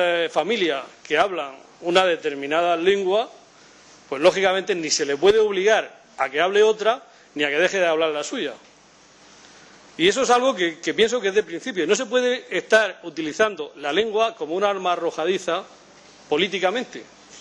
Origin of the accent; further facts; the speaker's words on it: Castile, Spain; a mí me gusta hablar castellano, porque soy castellano y me gusta hablar mi lengua.